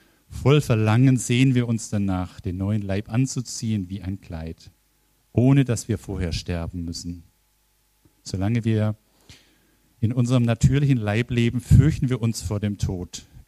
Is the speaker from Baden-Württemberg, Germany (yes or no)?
yes; Baden-Württemberg, Germany; born there; durch ein kleines Dorf im Kreis Heilbronn, wenn ich da durchfahre von oben bis unten, dann ist oben ein neues Haus, da stand früher mal das Elternhaus meines Vaters.